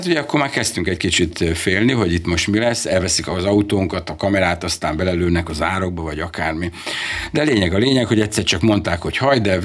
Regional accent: Hungary; mikor meglátta a paszportot, az útlevelemet, hogy magyar vagyok, akkor egyből azt mondta, hogy 100

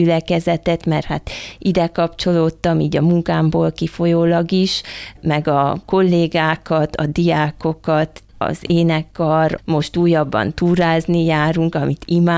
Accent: Székely Land, Romania; sikerült már elvinni Székelyföldre, a szülőföldemre is

